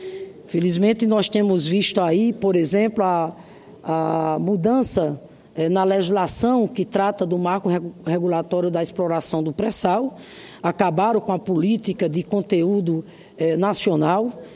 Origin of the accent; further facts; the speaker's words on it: Rio Grande do Norte, Brazil; lá do meu estado, Rio Grande do Norte